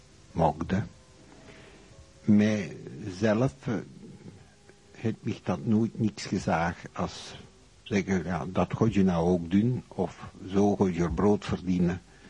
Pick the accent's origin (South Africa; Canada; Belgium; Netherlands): Belgium; Tongeren, Limburg; also born or lived in Sint-Truiden; now in Hasselt, Belgium; gedurende mijn leven heb ik mijn jeugd doorgebracht in Tongeren en het grootste deel van mijn leven heb ik in Sint-Truiden doorgebracht. En nu woon ik al 5 jaar in Hasselt. Dus ik heb eigenlijk de hele provincie bewoond.